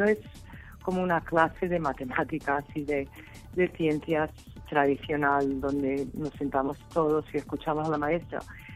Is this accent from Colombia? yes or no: no; United States; Spanish is a second language; en ese momento estaba viviendo en Estados Unidos, que soy norteamericana.